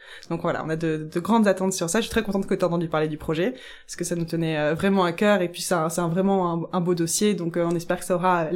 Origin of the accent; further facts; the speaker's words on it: France; On me parle en flamand et je suis incapable de dire un seul mot et je me sens mal, je me sens obligée de dire je suis française de France pour me justifier.